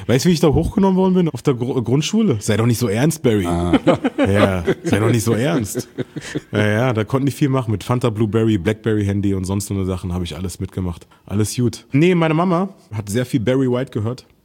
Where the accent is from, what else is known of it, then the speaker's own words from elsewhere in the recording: Berlin, Germany; ich bin in Berlin groß geworden